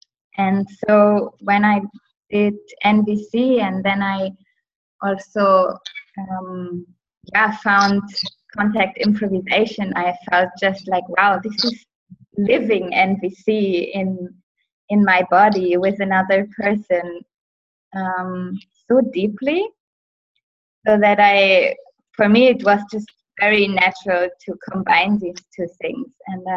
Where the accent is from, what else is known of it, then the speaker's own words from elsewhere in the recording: Germany; now in Vienna, Austria; I'm coming from Germany, actually, living in Vienna now.